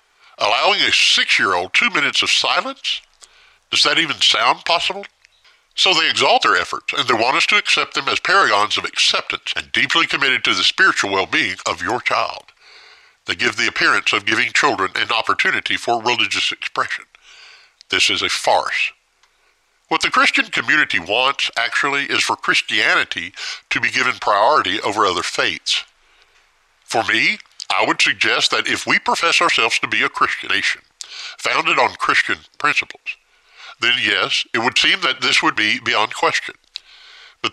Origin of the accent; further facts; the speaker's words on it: United States; I am an American, and I fully support the United States Constitution.